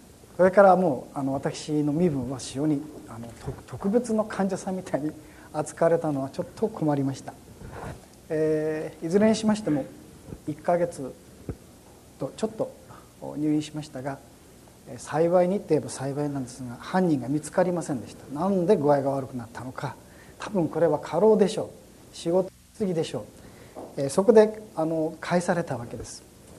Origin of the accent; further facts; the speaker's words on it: Koiwa, Tokyo, Japan; now in Omiya, Japan; 私は小岩の出身で今、紹介ありましたように埼玉県の大宮市に、おりまして、